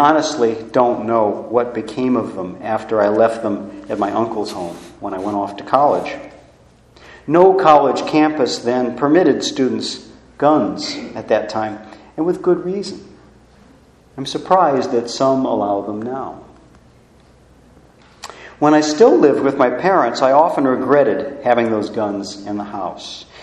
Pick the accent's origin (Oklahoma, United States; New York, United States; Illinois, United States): Illinois, United States; now in Oregon, United States; Growing up in Illinois, I'd heard about rivers that run like liquid crystal.